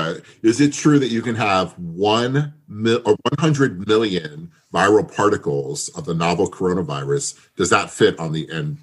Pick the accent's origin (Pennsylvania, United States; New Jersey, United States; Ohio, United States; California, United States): Pennsylvania, United States; Jim Thorpe; also born or lived in Brooklyn; I was born in Brooklyn. I moved around quite a bit. And as a kid, I moved from Brooklyn to Jim Thorpe. There was incredible culture shock there, moving from there to the Poconos, the southern edge of the Poconos and the woods